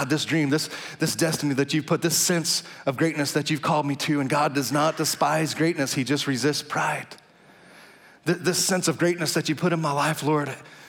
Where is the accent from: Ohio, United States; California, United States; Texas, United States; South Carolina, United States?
Texas, United States; now in Kansas, United States; You know, we moved here 8 years from Texas. I was born and bred in Texas, but got to Kansas as quick as I could.